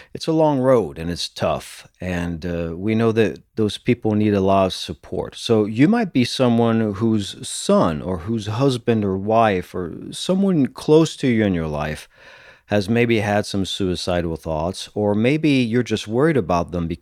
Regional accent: France; English is a second language; now in Texas, United States; I am the Texan from France

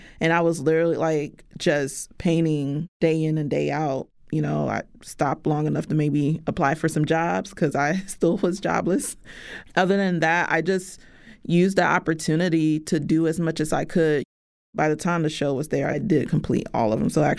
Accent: United States; because, you know, I'm Black American. And so there are so many layers in regards to my history as a Black American person

